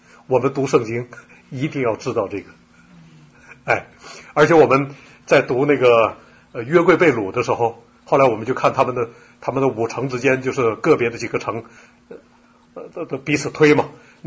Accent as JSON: {"language": "Chinese", "region": "Northeast China", "country": "China", "said": "我是从东北平原来的，那平原那个浩瀚，那个美丽，一踩一脚地都出油的。"}